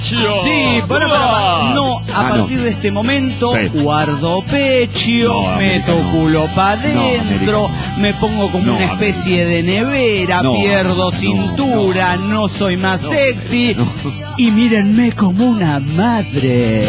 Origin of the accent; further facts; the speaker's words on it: Sinaloa, Mexico; now in Mexico City, Mexico; de Sinaloa en el DF.